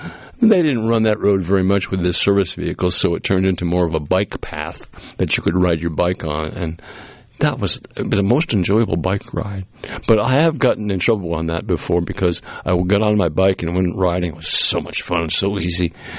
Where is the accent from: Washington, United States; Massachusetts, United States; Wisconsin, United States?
Massachusetts, United States; Cape Cod; But, growing up in the Cape, it was a great place to grow up.